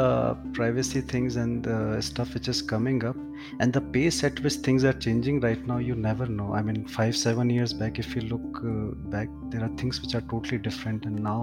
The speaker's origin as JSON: {"language": "English", "town": "Jaipur", "region": "Rajasthan", "country": "India", "tie": "born or raised there", "said": "I'm in my hometown, Jaipur."}